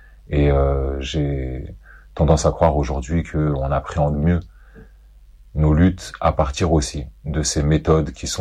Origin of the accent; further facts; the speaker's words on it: France; born there; je suis né en France. Mon père est palestinien, ma mère yougoslave.